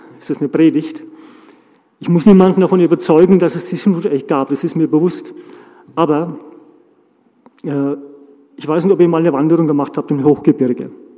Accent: Germany; ich glaube, ich bin Deutscher

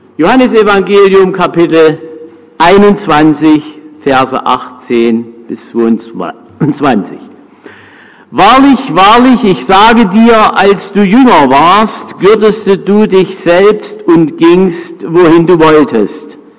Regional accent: Thuringia, Germany; Bei uns in Thüringen ist das alles ein bisschen lockerer. Ich muss mich erstmal hier in Franken oder Bayern dran gewöhnen, dass das hier ein bisschen anders ist.

